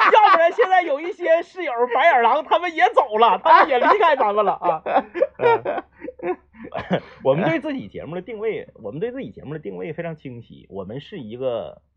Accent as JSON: {"language": "Chinese", "town": "Changchun", "region": "Jilin", "country": "China", "tie": "born or raised there", "said": "我生下来就在长春，虽然我老家是辽宁人，我老家是抚顺，辽宁抚顺啊，但我生下来我是土生土长的长春人，我生下来就在长春，"}